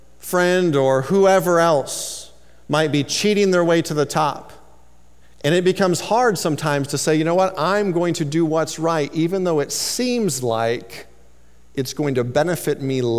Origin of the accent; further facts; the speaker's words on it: Iowa, United States; now in Chicago, United States; I grew up in Iowa, and all teenagers, I think most teenagers have that desire to wanna go fast. I moved to Chicago